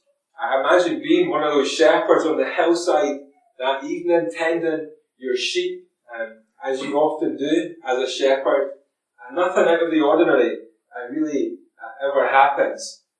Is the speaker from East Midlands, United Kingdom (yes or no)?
no; Prestonpans, Scotland, United Kingdom; I'm from Preston Pans and I help out at a youth group each week in Preston Pans